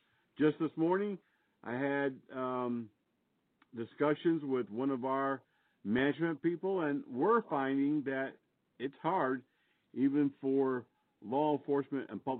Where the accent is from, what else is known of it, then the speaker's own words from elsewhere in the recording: Connecticut, United States; I remember in the city that I lived in, it was a large manufacturing city that I grew up in Connecticut.